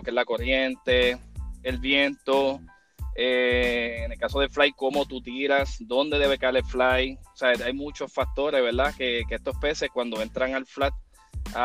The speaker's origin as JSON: {"language": "Spanish", "town": "Bayamón", "country": "Puerto Rico", "tie": "born or raised there", "said": "Nací y criado en Bayamón. Ok. Y después entonces me mudé al centro, que viene siendo Calle."}